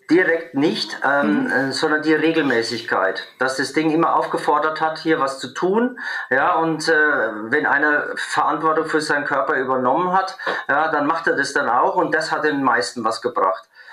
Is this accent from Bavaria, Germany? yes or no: yes; Bavaria, Germany; accent: Franconian; ich bin Franke, man hört's